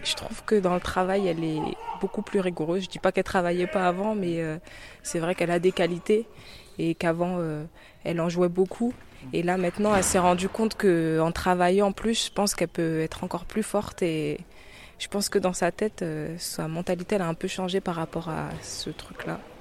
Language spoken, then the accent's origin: French; Martinique; je suis arrière au Paris 92 et je suis martiniquaise, pas guadeloupéenne.